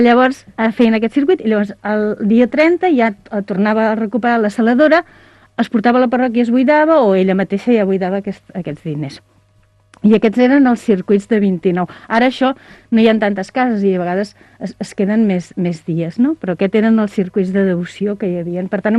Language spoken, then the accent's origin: Catalan; Sant Cugat Sesgarrigues, Catalonia, Spain; jo soc de Sant Quat Sesgarrigues